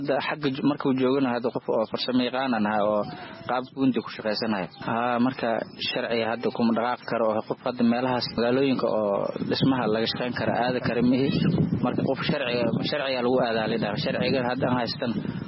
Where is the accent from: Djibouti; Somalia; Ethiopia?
Somalia; Sako, Jubaland; now in Mogadishu, Somalia; Waxaan ku soo barbaaray Sako. Ugu dambeynta waxaan joogaa hadda Muqdisho.